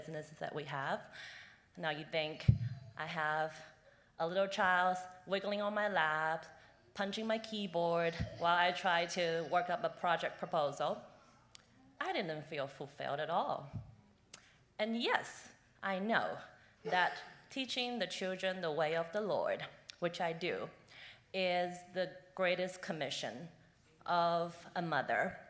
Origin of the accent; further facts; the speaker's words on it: China; moved away as an adult; now in Nashville, United States; 12 years ago, I came to Nashville from China to study at Vanderbilt.